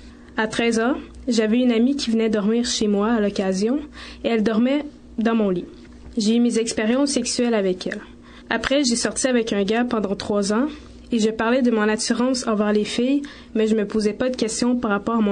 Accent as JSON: {"language": "French", "region": "Quebec", "country": "Canada", "tie": "born or raised there", "said": "j'ai 19 ans et je suis d'origine haïtienne. Je suis née ici au Québec et j'ai grandi en campagne avec ma mère principalement."}